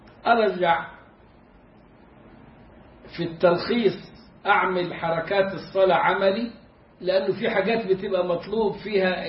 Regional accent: Egypt; إذا كنا إحنا دلوقتي الفجر عندنا في مصر العصر

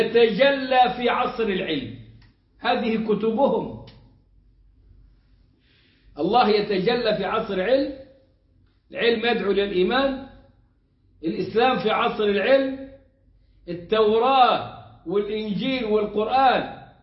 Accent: Egypt; والشرقية اللي عندنا في مصر.

